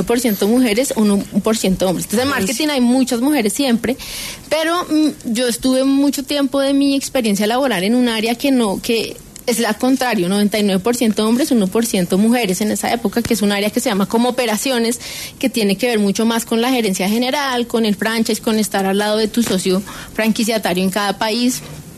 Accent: Colombia; entender el contexto colombiano, entender las motivaciones de nosotros como colombianos

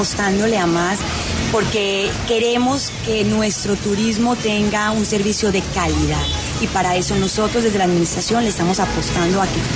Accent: Santa Marta, Magdalena, Colombia; Pero les prometo que soy samaria de pura cepa, de pura calleye.

